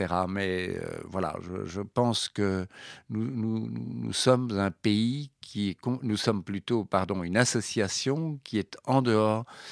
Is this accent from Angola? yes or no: no; Belgium; born there; Vous savez qu'en Belgique, qui est mon pays natal, il y a parfois des tensions entre les communautés, le nord, le sud du pays.